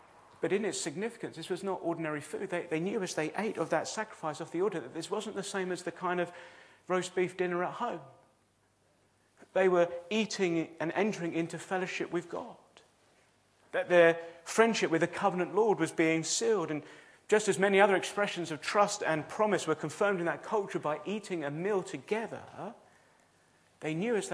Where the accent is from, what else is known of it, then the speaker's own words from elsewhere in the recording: United Kingdom; we drink the cup of tea because we're British, and we